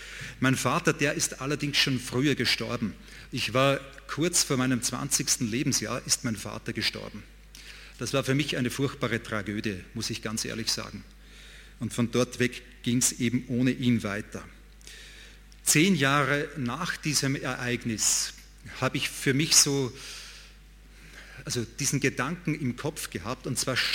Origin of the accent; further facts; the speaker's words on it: Austria; Ich bin ein Österreicher, das habt ihr gehört, wahrscheinlich, nehme ich an. Ich komme aus einer typischen österreichischen Familie.